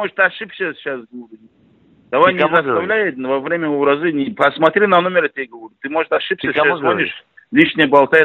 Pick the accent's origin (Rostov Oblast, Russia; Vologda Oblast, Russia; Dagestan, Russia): Dagestan, Russia; Derbent; Я тоже с Дербента, я тебе же говорю, я с Дагестана сам.